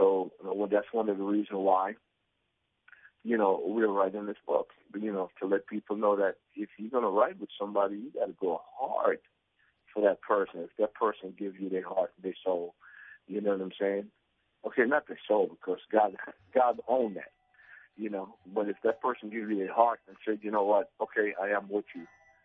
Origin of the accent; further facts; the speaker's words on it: Jamaica; I'm Jamaican.